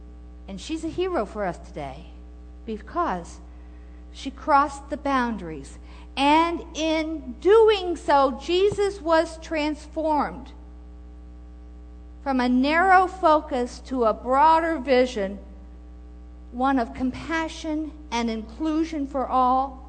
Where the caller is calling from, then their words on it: Rochester, New York, United States; I come to you from Rochester, New York, which is also the home of Susan B. Anthony.